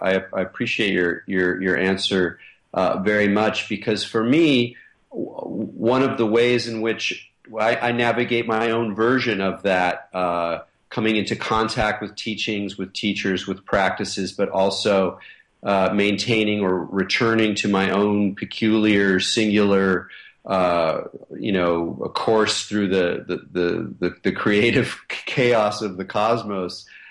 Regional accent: California, United States; I'm a man, I'm a Californian, I'm 47 years old

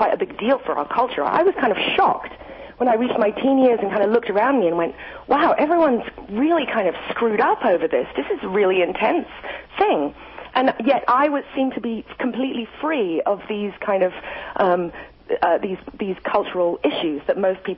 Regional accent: London, United Kingdom; obviously, I'm not from around here. I'm from London

